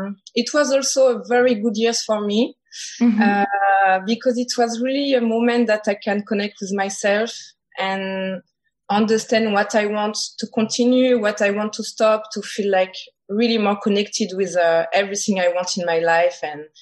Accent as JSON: {"language": "English", "country": "Martinique", "said": "I'm from Martinique. My dad is from Martinique."}